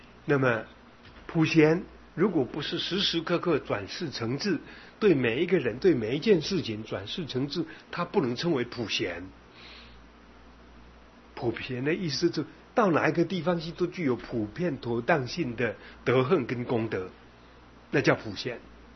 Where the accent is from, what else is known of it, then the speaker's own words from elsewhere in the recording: Taiwan; 我们台湾话这么讲说，家头边拄着剃头刀